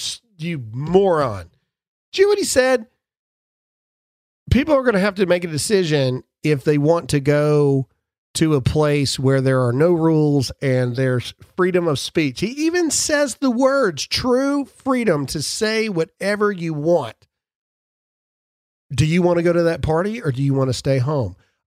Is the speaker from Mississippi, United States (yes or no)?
yes; Mississippi, United States; I'm from Mississippi. I know the difference.